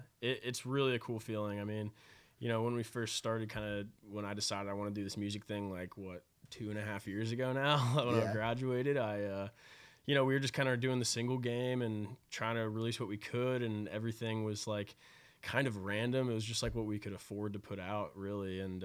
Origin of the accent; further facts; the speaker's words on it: Dallas, Texas, United States; moved away as an adult; also born or lived in Cleveland, United States / Philadelphia, United States; But yeah, so I grew up in Dallas, and, you know, you play youth hockey as long as you can in Texas